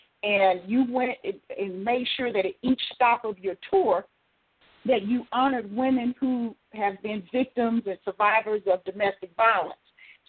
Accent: Chicago, Illinois, United States; And Chicago is my hometown

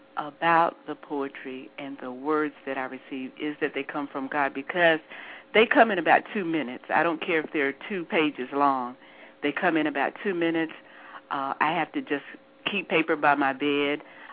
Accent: Morristown, Tennessee, United States; Well, Mary, I hail from Morristown, Tennessee, a small town in the mountains of Tennessee.

